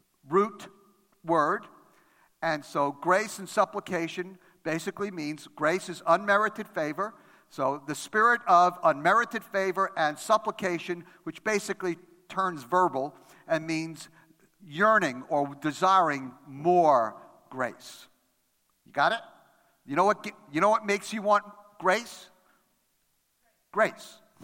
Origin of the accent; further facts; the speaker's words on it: New York, United States; English is a second language; Now, English is my second language. I grew up in New York.